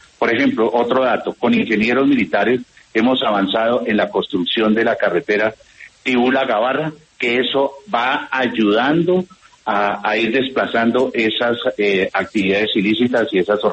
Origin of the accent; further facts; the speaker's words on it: Colombia; Y nosotros también, como colombianos, como Estado, tenemos también un deber de proteger a los soldados y policías.